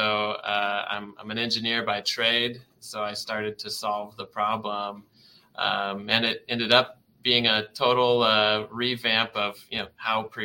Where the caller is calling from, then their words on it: Vancouver, Washington, United States; We're in the beautiful Vancouver, Washington. So, yeah, just outside of Portland, Oregon.